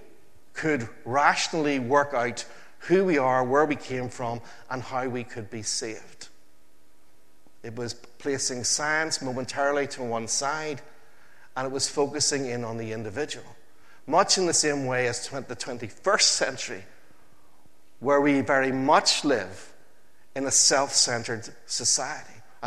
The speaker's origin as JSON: {"language": "English", "town": "Portadown", "region": "Northern Ireland", "country": "United Kingdom", "tie": "born or raised there", "said": "When I grew up in Portadown, there are street preachers every Saturday afternoon."}